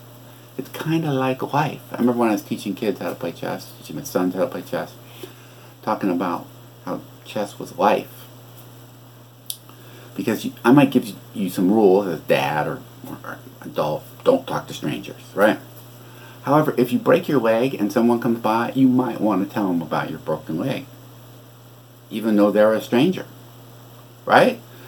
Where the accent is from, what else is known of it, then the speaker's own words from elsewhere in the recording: United States; Hey, I'm American, Vlad. So, I think Americans need to pay attention to chess.